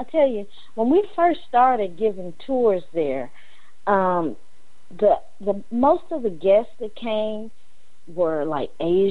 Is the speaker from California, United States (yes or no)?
no; Memphis, Tennessee, United States; That was an interview by my good friend, Brother Ron Hurd, in Memphis, my hometown of Memphis.